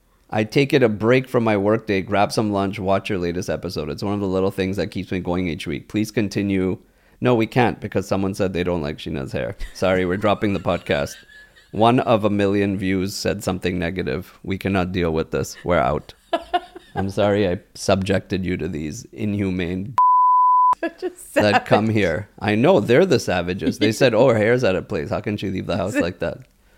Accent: India; I can make fun of Indians because I'm Indian.

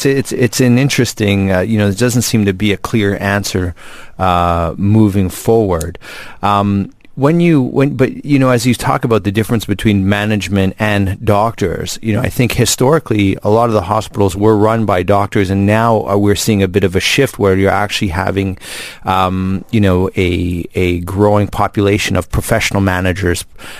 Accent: Canada; I'm Canadian as well

